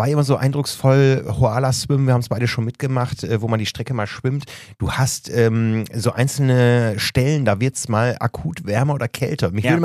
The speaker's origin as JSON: {"language": "German", "town": "Osnabrück", "region": "Lower Saxony", "country": "Germany", "tie": "born or raised there", "said": "in Osnabrück, wo ich groß geworden bin"}